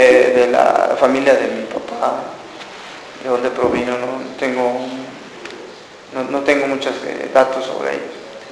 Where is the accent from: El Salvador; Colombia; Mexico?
Mexico; Unión Juárez, Chiapas; also born or lived in Tapachula; yo estudié un poco allá, lo que fue primaria, secundaria, bachillerato, allá en mi pueblo, en Unión Juárez. Después, por la necesidad de querer estudiar un poco más, me fui a Tapachula, a la ciudad.